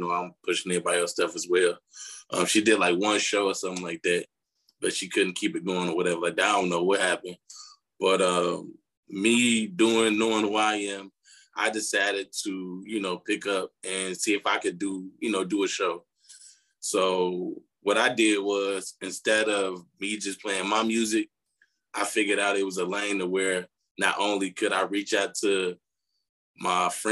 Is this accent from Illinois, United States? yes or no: yes; Chicago, Illinois, United States; So that's who I am, man. That's what I represent, man. I'm from Chicago, man.